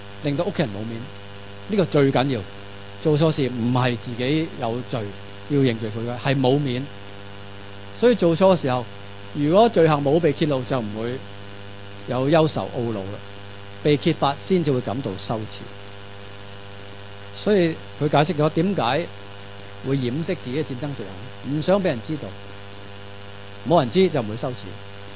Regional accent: China; 不过我们中国人呢就没有 去到那么极端

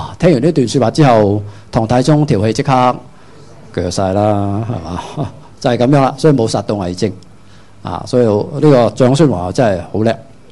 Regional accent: Hong Kong; 我哋香港人好，我哋啲广东话好精警嘅四个字啫

